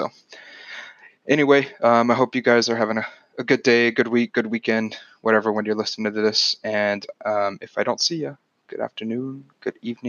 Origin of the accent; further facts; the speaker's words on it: Texas, United States; we're both from Texas, but neither of us really have the Texas accent, so we kind of force it for the episodes